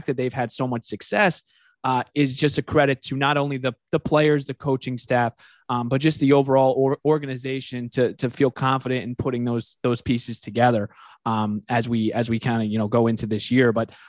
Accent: New Jersey, United States; I took this job in September, and I'm from New Jersey, and my dad is from Minnesota, so I'm a Timberwolves fan.

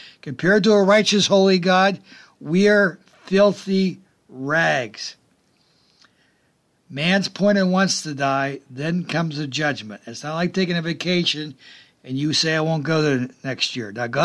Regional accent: United States; I'm basically a mutt. I have ancestors that came from different parts of the country. So I'm an American.

